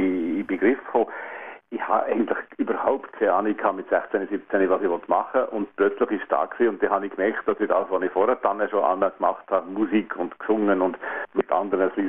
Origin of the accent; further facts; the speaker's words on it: Tyrol, Austria; Meine Heimat, wenn überhaupt irgendetwas, ist Tirol, weil ich dort aufgewachsen bin und nicht Österreich